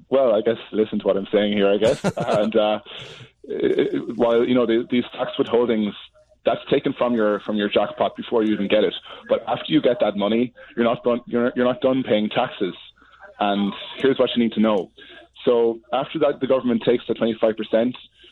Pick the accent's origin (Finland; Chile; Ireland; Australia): Ireland; Munster; now in United States; I'm from Tipperary.